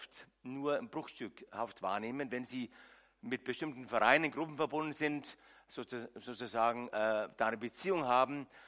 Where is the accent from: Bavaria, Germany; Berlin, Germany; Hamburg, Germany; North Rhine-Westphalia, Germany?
Bavaria, Germany; Nuremberg; Und meine Heimat ist dennoch nicht in Dettelsau, ich bin Nürnberger, man hört es, richtiger Franke.